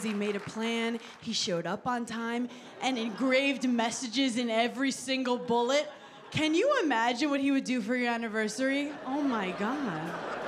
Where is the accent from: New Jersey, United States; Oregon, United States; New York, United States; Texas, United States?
New York, United States; I can say that because I'm from New York, you fake fucks.